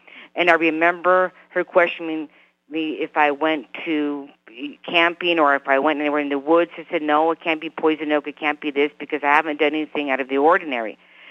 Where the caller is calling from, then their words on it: Reno, Nevada, United States; I'm calling from Reno, Nevada.